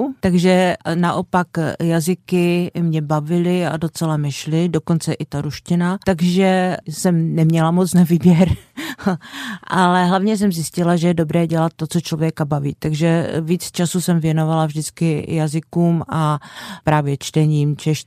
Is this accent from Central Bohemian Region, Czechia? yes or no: no; Valašské Meziříčí, Zlín Region, Czechia; also born or lived in Hranice; já celý život žiju ve Valašském Meziříčí, ale v tom roce, kdy já jsem se narodila, ještě nebyla ve Valašském Meziříčí porodnice